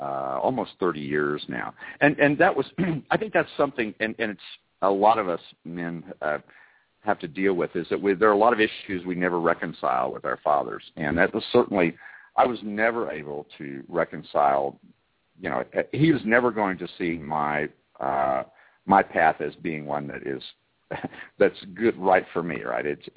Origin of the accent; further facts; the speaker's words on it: Alabama, United States; I grew up in Northeast Alabama, and my father was a Southern Baptist minister.